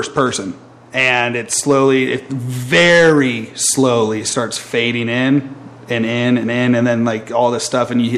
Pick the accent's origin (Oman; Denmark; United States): United States; Ohio; we're both from Ohio, Jake and I, and you know, he's more in like the kind of suburby area. I'm more in like the sticks.